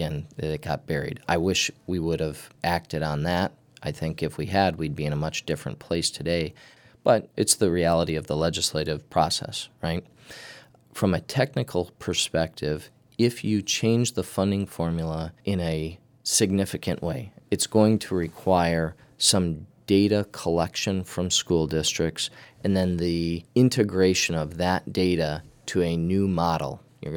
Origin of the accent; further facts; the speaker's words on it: Bloomington, United States; I come from Bloomington